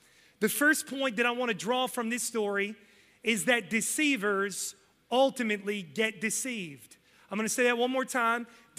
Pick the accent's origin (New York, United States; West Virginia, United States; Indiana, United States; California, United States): West Virginia, United States; This is just all kinds of messed up, and I'm from West Virginia, all right?